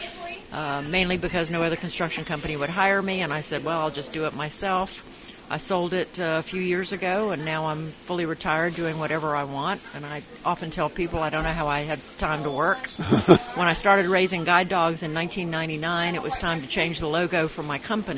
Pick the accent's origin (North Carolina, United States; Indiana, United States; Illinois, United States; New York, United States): North Carolina, United States; Charlotte; I'm from Charlotte, North Carolina.